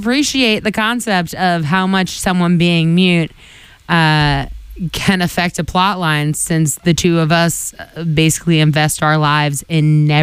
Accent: United Kingdom; accent: British; it doesn't properly convey my British accent.

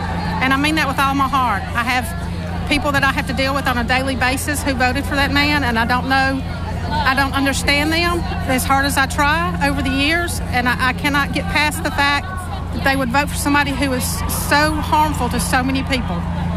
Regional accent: Jackson, Mississippi, United States; I'm from Jackson, Mississippi.

